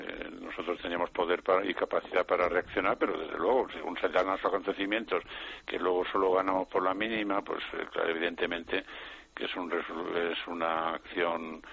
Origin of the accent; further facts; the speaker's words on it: Salamanca, Castile and León, Spain; Yo soy de Salamanca. En Salamanca tenemos mucho roce con Portugal.